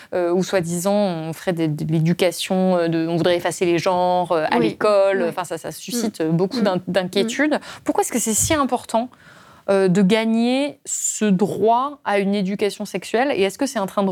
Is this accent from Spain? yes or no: no; France; moi en tant que Française